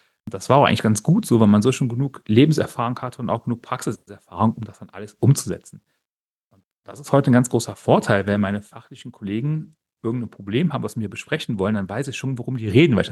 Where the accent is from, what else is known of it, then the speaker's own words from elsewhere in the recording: Düren, North Rhine-Westphalia, Germany; ich hätte hier in Düren, wo ich herkomme, eine tolle Kanzlei kaufen können.